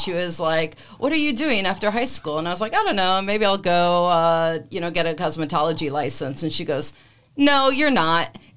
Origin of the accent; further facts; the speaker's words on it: Bradenton, Florida, United States; born there; I was born in Bradenton. I went to school up in the exotic Palatka, Florida.